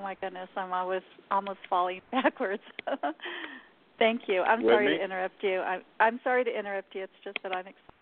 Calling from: New Mexico, United States; Hi, I'm from New Mexico.

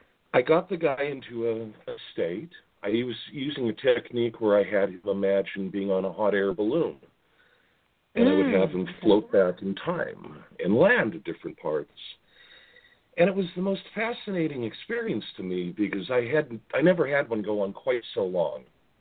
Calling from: Pennsylvania, United States; from Pennsylvania.

